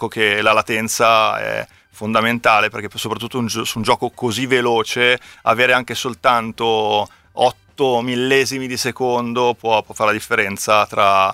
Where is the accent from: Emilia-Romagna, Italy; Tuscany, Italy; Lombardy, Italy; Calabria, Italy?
Lombardy, Italy; Milan; Sono di Milano, sì.